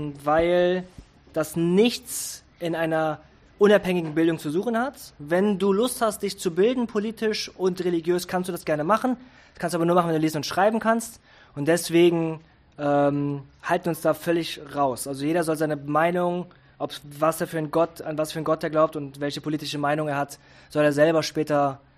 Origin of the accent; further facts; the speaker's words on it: Germany; Und ich bin in Deutschland groß geworden.